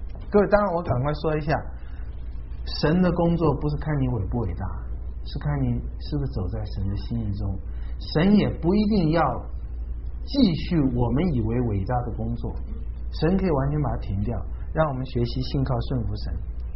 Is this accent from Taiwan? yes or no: yes; Taiwan; 我们小的时候在台湾已经是这么富有了